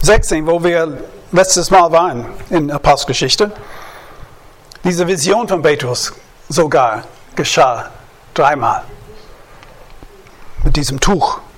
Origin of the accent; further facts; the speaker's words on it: United States; German is a second language; War sehr komisch für uns als Amerikaner.